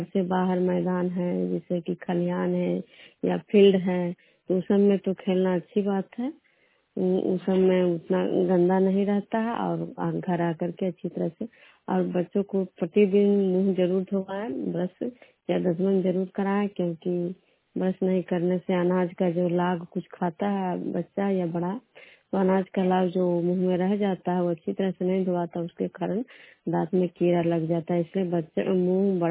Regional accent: Bishnupur, Bihar, India; मैं बिष्णुपुर ग्राम खुदरा पंचायत नालंदा जिला नवनसा प्रखंड के निवासी हूँ।

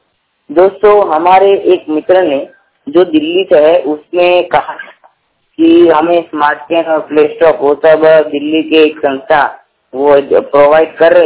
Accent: Surat, Gujarat, India; और मैं सूरत का रहने वाला हूँ।

